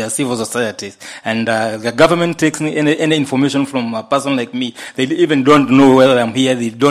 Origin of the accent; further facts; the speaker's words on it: Nairobi, Kenya; I'm from Nairobi, Kenya.